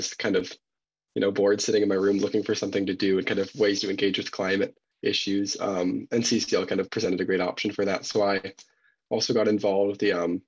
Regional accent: Manchester, Maine, United States; now in Brunswick, United States; Yeah, I'm originally from Manchester, Maine, sort of in the middle of the state up on the East Coast. And I'm now going to college down in Brunswick, Maine, right on the ocean at Bowdoin College.

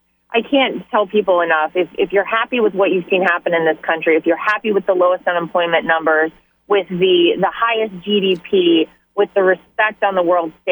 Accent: North Carolina, United States; now in New York, United States; I grew up in and was born and raised in North Carolina. And after I moved to New York and Eric and I started dating

